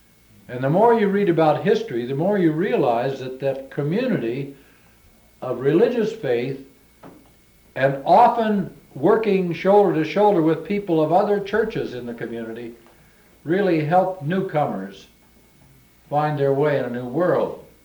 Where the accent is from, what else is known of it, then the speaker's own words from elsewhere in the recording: Springfield, Ohio, United States; I didn't realize in my hometown, Springfield, Ohio, that there was any kind of division within the Roman Catholic community.